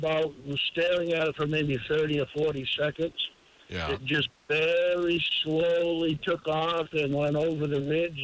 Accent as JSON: {"language": "English", "region": "New Hampshire", "country": "United States", "said": "I'm from New Hampshire"}